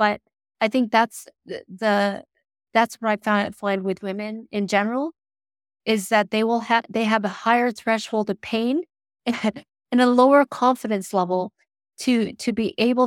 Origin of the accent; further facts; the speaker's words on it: Canada; And this is me talking as a Canadian.